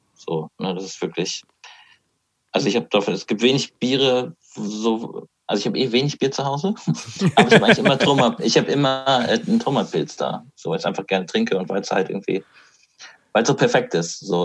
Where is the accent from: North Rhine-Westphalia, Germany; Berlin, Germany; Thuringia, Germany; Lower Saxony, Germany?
Lower Saxony, Germany; Hameln; in der Nähe von Hannover. Da komme ich auch her, aus der Hamelner Region.